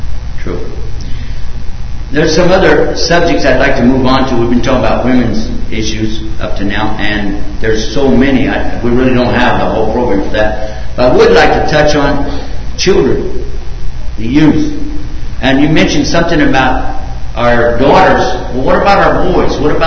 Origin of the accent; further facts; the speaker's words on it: Texas, United States; By the way, that's my home state, in case you didn't know that.